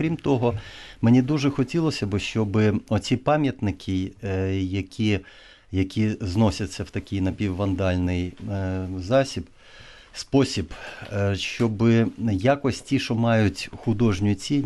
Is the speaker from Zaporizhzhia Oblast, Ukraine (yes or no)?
yes; Zaporizhzhia, Zaporizhzhia Oblast, Ukraine; born there; враховуючи те, що я сам народився в Запоріжжі, я пригадую біля дамби ГЕС оцей величезний пам'ятник